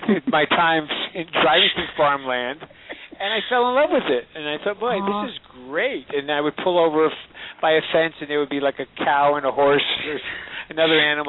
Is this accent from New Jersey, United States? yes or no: yes; New Jersey, United States; it's been a great love of my life because I grew up in New Jersey, and I had no idea.